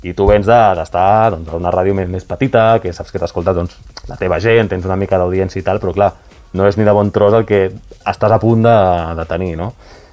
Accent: Terrassa, Catalonia, Spain; jo soc de Terrassa, doncs a Terrassa vaig estar, no sé si 4 o 5 anys fent

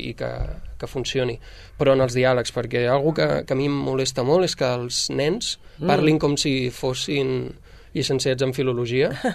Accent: Sabadell, Catalonia, Spain; perquè sóc de Sabadell

